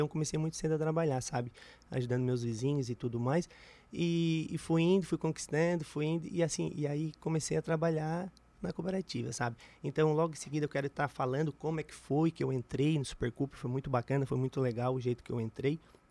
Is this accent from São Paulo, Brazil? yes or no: no; São João do Sul, Santa Catarina, Brazil; Sou lá natural de São João do Sul, filho de agricultores